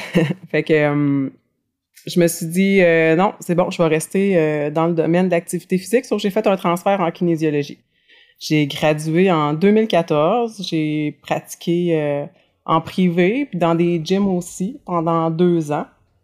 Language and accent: French; Trois-Rivières, Quebec, Canada; je suis retournée dans ma ville natale, je reviens à Trois-Rivières. Ouais, donc c'est ça, je suis revenue à Trois-Rivières.